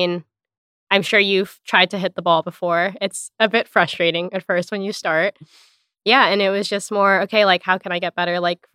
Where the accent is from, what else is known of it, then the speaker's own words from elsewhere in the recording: Hawaii, United States; I mean, I'm from Hawaii originally, so it was kind of like far enough away, but also the closest I could get while still leaving the island.